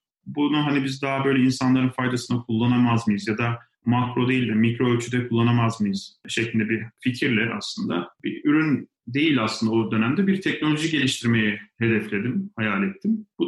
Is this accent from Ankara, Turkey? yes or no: no; Samsun, Turkey; sıradan bir şehirde doğdum, büyüdüm. İşte Samsun'da doğdum. O çevrede büyüdüm, okudum.